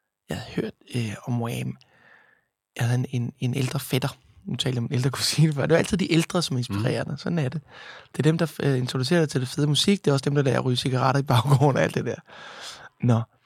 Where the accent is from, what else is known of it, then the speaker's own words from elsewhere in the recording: Roskilde, Zealand, Denmark; Jeg er tilbage i Roskilde, hvor jeg kommer fra. Og jeg er omkring... måske 11-12, tror jeg. Vi er i 80'erne.